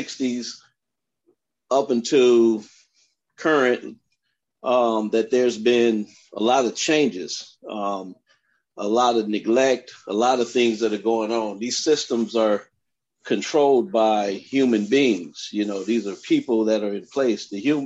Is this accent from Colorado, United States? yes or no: no; Compton, California, United States; I grew up in Compton, we had flag football systems that were like unbelievable, and everybody played